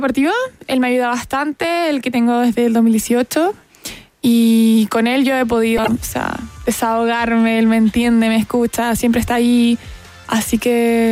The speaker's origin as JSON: {"language": "Spanish", "town": "Iquique", "region": "Tarapacá", "country": "Chile", "moved": "yes", "said": "como yo soy de Iquique, yo me vine el 2019 a estudiar, también a entrenar"}